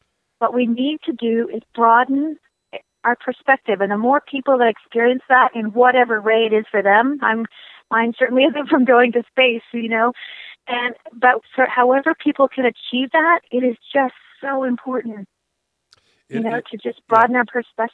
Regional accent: Hoxie, Kansas, United States; He, in fact, is from my hometown, which is Hoxie, Kansas.

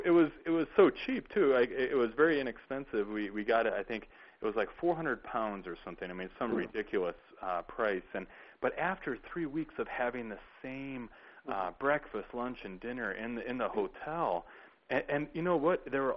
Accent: United States; And I, as being an American, I never heard really much about what an all-inclusive vacation is

